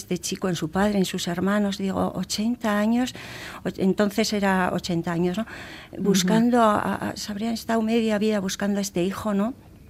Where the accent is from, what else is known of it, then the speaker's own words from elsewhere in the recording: Villava, Navarre, Spain; Yo voy a decir que soy de Villava y nosotros el monte San Cristóbal, bueno, estamos a las faldas del monte